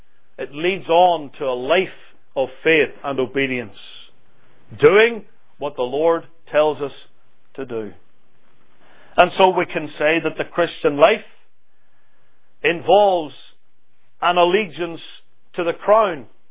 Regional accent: United Kingdom; I come from the United Kingdom, where they have a queen, they have a monarch

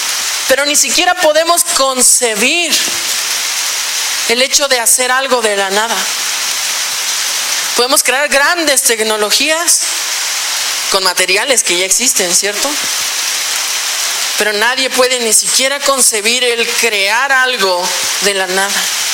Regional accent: Mexico; Creo que como mexicanos tenemos mucha esperanza

